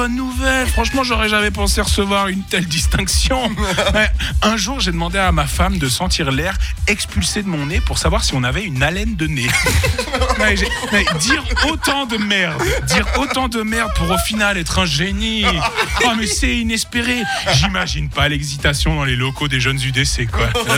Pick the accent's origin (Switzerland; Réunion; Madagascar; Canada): Switzerland; Et je suis suisse